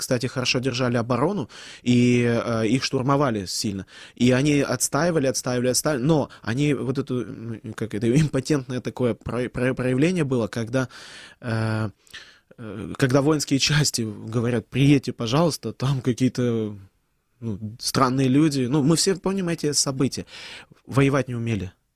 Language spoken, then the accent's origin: Russian; Yevpatoria, Crimea, Ukraine; Я говорю, ну, из Евпатории. Он говорит, Евпатория, ну, Одесса. Я кажу, ну, Крым.